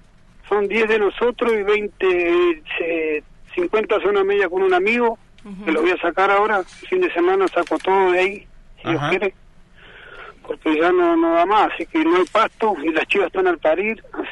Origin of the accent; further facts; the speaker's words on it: Cervantes, Río Negro, Argentina; nunca me crié acá en Cervantes y nunca he visto que larguen tanta cantidad de agua